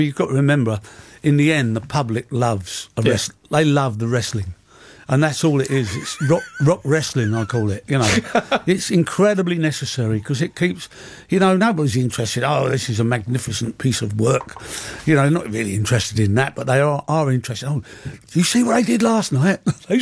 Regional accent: Chiswick, London, United Kingdom; also born or lived in Shepherd's Bush; It was a house we grew up in Chiswick. I lived there from the age of 11. I moved from Shepherd's Bush to Chiswick.

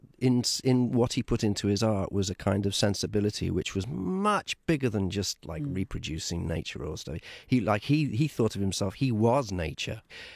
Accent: Liverpool, North West England, United Kingdom; I grew up with, I mean, God, I grew up in Liverpool.

